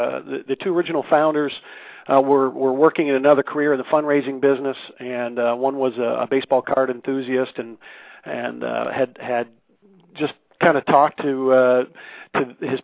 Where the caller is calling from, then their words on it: Duluth, Georgia, United States; I'm just north of Atlanta, Georgia, in Duluth.